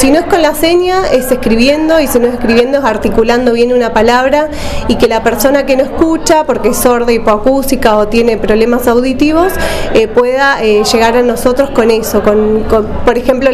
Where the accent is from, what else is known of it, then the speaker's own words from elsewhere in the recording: El Calafate, Santa Cruz, Argentina; moved away as an adult; also born or lived in La Plata / Trelew; soy de Calafate. Me fui a los 18 años a estudiar esta carrera